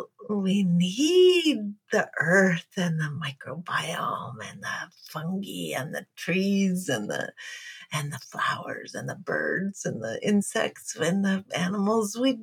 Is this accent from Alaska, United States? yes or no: yes; Fairbanks, Alaska, United States; Well, I grew up in Fairbanks, Alaska in the 1960s. So I grew up in the woods